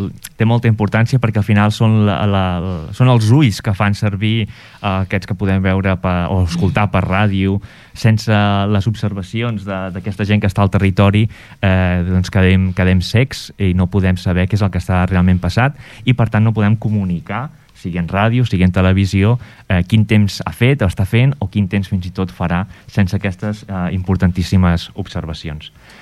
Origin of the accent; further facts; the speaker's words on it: Palafrugell, Catalonia, Spain; ja que som de Palafrugell i soc palafrugellenc